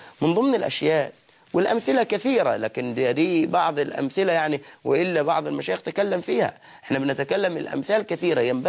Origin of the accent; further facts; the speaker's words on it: Egypt; ولا احنا مثلا كمصريين منا من يقول هذه العباره